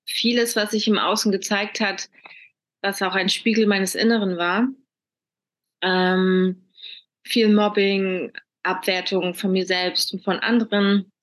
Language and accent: German; Mecklenburg-Vorpommern, Germany; ich bin aufgewachsen im Restaurant meiner Eltern da in Mecklenburg